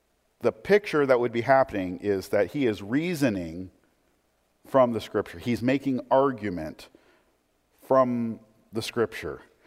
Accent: United States; I at least was elevated enough to say, it's not because I'm an American, right?

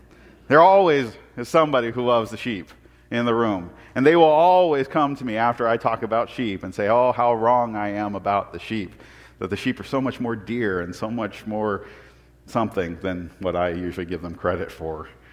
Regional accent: Portland, Oregon, United States; I'm a city boy. Okay, I grew up in Portland.

